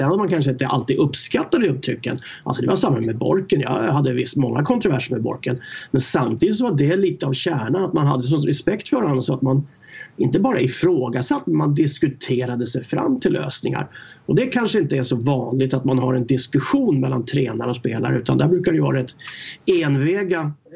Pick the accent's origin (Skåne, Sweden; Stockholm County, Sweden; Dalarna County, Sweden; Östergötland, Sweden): Stockholm County, Sweden; Stockholm; Alltså jag var uppväxt i Stockholm i förorterna där, åkte pendeltåget in till träningar och buss och allting.